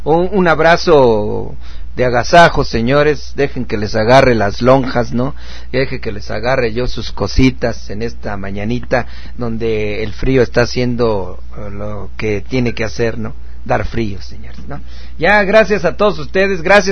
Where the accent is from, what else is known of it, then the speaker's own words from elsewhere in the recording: Mexico; Somos mexicanos.